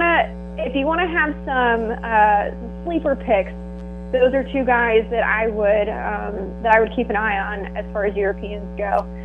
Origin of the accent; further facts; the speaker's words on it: Waterloo, Illinois, United States; I grew up in Waterloo, Illinois, actually.